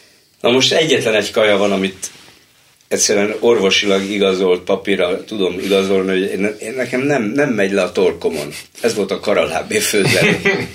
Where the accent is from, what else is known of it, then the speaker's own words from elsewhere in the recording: Budapest, Hungary; Annyira, hogy én ott nőttem föl.